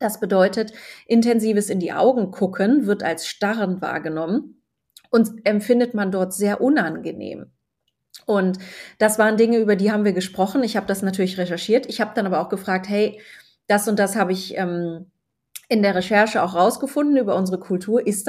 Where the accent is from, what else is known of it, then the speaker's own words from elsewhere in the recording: Germany; also born or lived in Switzerland; das ging mir als Deutsche in der Schweiz, by the way, auch so